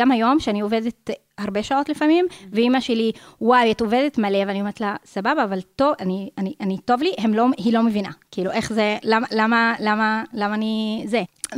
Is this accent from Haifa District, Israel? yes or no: yes; Kafr Qara, Haifa District, Israel; בכפר קרה, בוואדי ערה. יש לי עוד 5 אחים וחיות, אנחנו 6 במשפחה, ואני באמצע, השלישית.